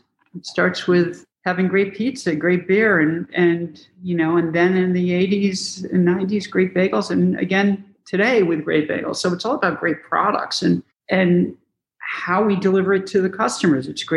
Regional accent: New Haven, Connecticut, United States; now in Chicago, United States; And our pizza is modeled after the pizza that I grew up eating in New Haven, Connecticut, which is thin crust, and you fold it and fold it.

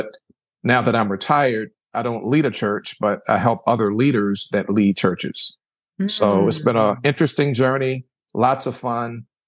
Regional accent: Richmond, Virginia, United States; Well, I'm a native of Richmond, Virginia. That's my hometown.

